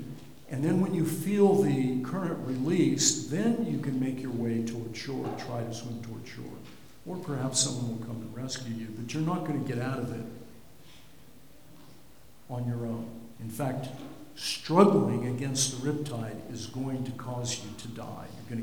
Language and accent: English; El Paso, Texas, United States; moved away as an adult; now in Florida, United States; My family goes back three generations. My original relatives, my great-grandparents, moved to El Paso in the 1920s. So we've been there a long time.